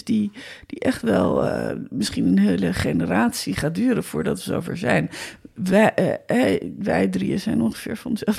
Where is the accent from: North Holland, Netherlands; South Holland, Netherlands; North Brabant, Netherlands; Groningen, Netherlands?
South Holland, Netherlands; ik kom uit het Westland en ik heb een andere Westlander aan het horen vertellen